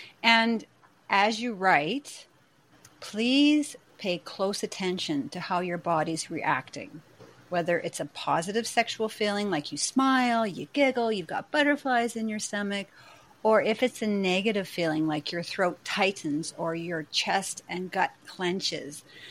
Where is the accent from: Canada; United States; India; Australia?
Canada; I'm Canadian and I don't like to brag